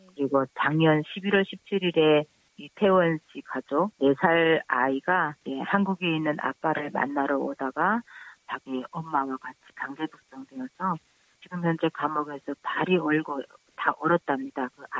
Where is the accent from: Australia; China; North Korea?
North Korea; now in South Korea; 탈북민인 저는 또 3만 2천여 명의 탈북자들은 사실 북한에 있을 때